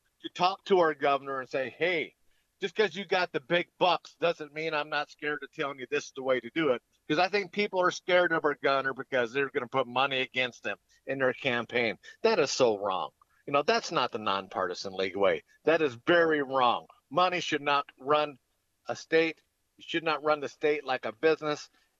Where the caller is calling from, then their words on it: Grand Forks, North Dakota, United States; Actually, I'm calling from Grand Forks right now.